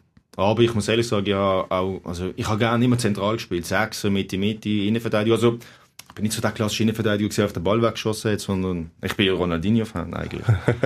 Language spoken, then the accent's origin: German; Switzerland; Für mich als Schweizer